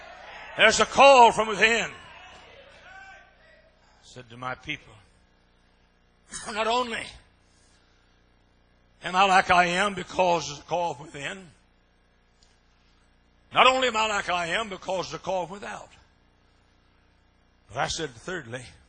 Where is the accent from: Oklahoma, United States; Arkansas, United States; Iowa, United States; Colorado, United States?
Iowa, United States; I'm from Iowa. My family sent me down here to Texas because I had a daughter down here in Texas